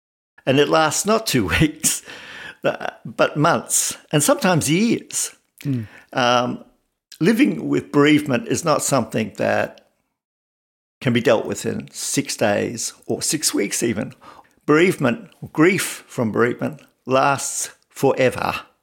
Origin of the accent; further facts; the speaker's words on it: Australia; I'm an Australian originally